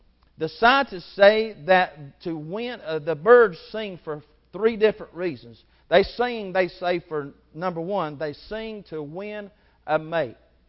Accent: the South, United States; 1 gallon of tea, and I'm being from the South. Let me put in there sweet tea.

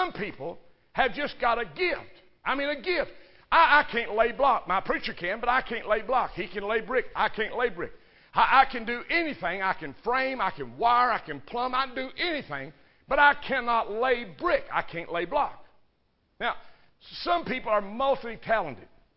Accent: Kentucky, United States; I'm from Kentucky, and I didn't know what flour bread was.

